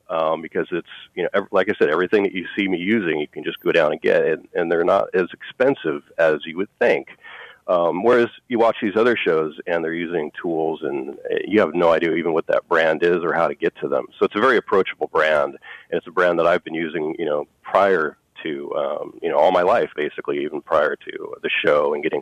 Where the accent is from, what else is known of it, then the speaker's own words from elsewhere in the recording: Seattle, Washington, United States; now in San Diego, United States; No, I was raised up in Seattle. But I've been down here since 1990. So this is my home.